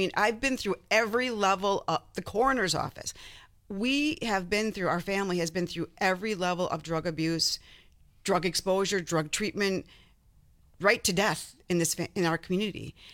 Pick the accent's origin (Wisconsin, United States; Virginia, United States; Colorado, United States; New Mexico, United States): Wisconsin, United States; Green Bay; I grew up in Green Bay, Wisconsin.